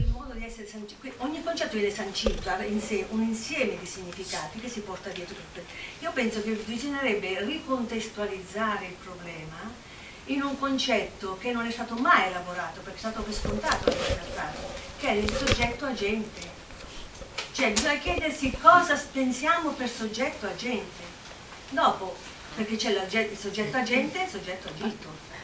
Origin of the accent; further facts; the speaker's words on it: Milan, Lombardy, Italy; No, no, io vengo da Milano, da Milano Cermenate, Vesticino.